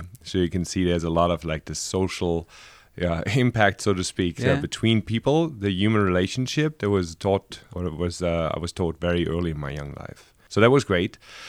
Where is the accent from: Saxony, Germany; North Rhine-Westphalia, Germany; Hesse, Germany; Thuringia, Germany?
Hesse, Germany; Frankfurt; born there; English is a second language; moved away as an adult; also born or lived in Berlin; I was born in Frankfurt and I lived the last 10 years before I came here in Berlin. But most of the time between Frankfurt and a couple of other cities in Germany while I was in the military also.